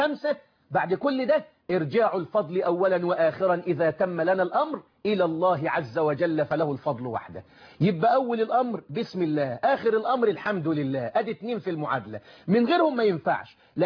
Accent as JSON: {"language": "Arabic", "town": "Rashid", "region": "Beheira", "country": "Egypt", "tie": "born or raised there", "said": "أنا أسكن في يعني ولدت في البحيرة وأنا تبع مركز رشيد، عندنا بحيرة إدكو"}